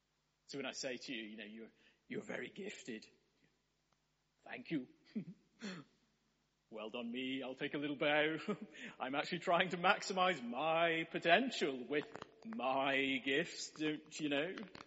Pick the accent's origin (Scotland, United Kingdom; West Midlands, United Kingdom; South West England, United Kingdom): Scotland, United Kingdom; I'm Scottish. We only do that sort of thing as an illustration where I come from.